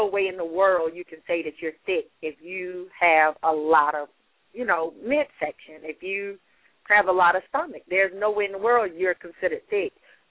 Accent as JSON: {"language": "English", "region": "the South", "country": "United States", "tie": "born or raised there", "said": "growing up, I grew up in the South, and it was always like, I didn't grow up in a family that went to the gym and exercised and ate right."}